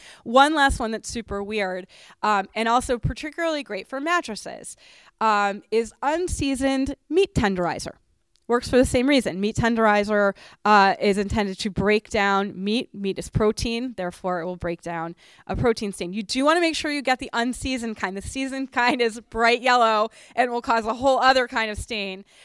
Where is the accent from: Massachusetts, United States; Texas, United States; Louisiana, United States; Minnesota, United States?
Massachusetts, United States; Boston; I grew up in Boston, and my friend Josh is from the Boston area, and he loves sweaters.